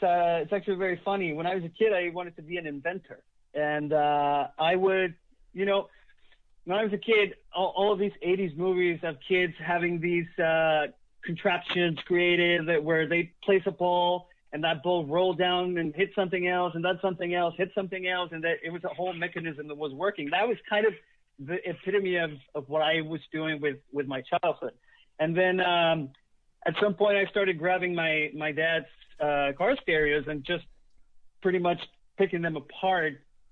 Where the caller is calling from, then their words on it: Los Angeles, California, United States; I am in Los Angeles right now.